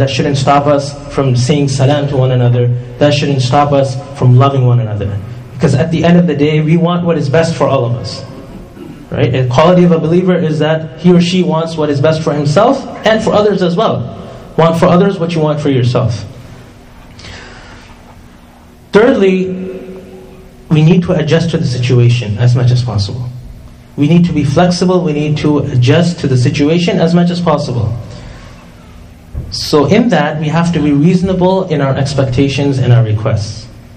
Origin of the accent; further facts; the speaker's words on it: Canada; There was a brother who was also traveling from Toronto. I was traveling from Montreal. He was also from Canada, from Toronto.